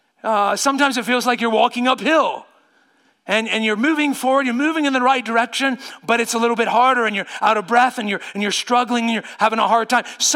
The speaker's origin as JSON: {"language": "English", "town": "Circleville", "region": "Ohio", "country": "United States", "tie": "born or raised there", "said": "getting in a debate with a street preacher at a festival in my hometown of Circleville, Ohio"}